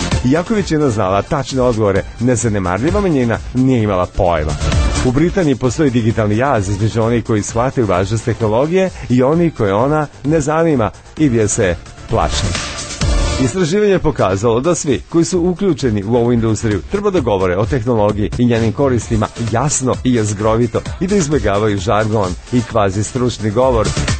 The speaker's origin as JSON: {"language": "Serbian", "country": "Serbia", "said": "ponašam se kao tipičan Srbin."}